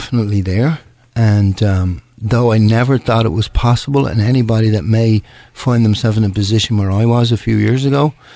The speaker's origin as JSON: {"language": "English", "country": "Ireland", "said": "I'm Irish, we're stubborn."}